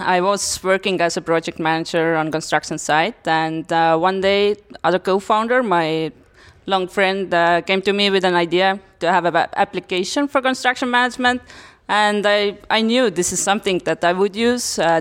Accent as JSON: {"language": "English", "country": "Estonia", "second_language": "English", "said": "And I come from Estonia to get some motivation and inspiration from Riga's festival."}